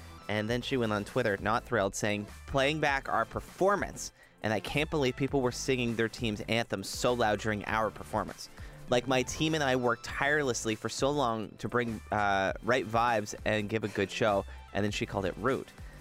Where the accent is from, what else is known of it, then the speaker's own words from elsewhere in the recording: India; I am from India.